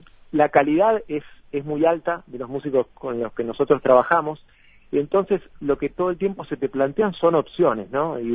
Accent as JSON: {"language": "Spanish", "region": "Santa Fe", "country": "Argentina", "said": "somos cuatro integrantes, provenimos de la zona de Rosario, sobre la vereda de Río Paraná, acá en Argentina. Sí, somos tres de una ciudad que se llama Capitán Bermúdez, y un rosarino"}